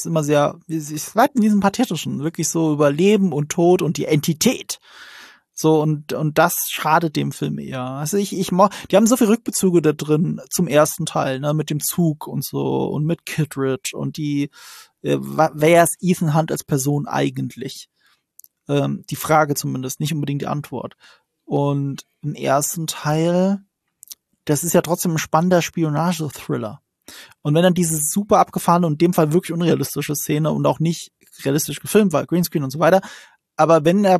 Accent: Rhineland-Palatinate, Germany; sie machen es von … aus. Ich komme aus der Gegend.

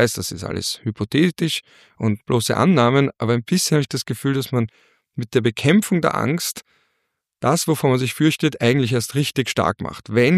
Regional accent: Austria; ja, ihr habt ja leicht reden oder du als Österreicher hast da leicht reden. Du bist da umgeben von freundlichen Ländern.

